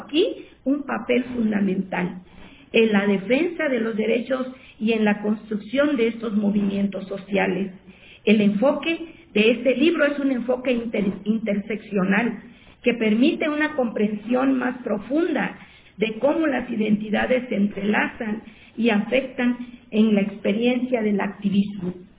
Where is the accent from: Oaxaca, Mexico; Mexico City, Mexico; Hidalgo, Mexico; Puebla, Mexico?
Oaxaca, Mexico; first language Zapotec; Spanish is a second language; Les he dado un saludo de mi lengua madre, que es el zapoteco del Istmo.